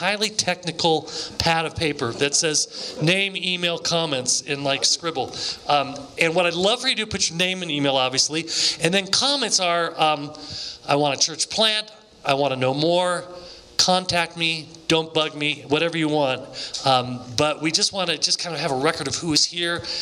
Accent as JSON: {"language": "English", "region": "California", "country": "United States", "said": "Okay, so by the way … I'm on the National Church Planning Team. I'm from California."}